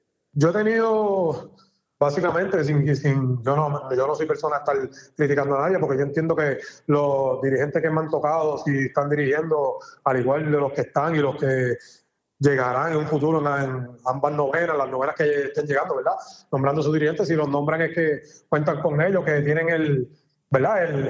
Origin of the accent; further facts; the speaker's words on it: Hormigueros, Puerto Rico; que es de los poquitos años que salió de mi pueblo hormiguero